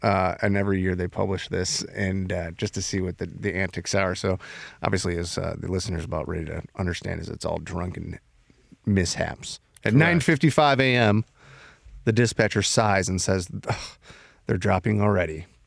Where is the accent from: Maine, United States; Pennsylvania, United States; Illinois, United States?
Illinois, United States; Chicago; born there; I was born on Roundolph Street in Chicago.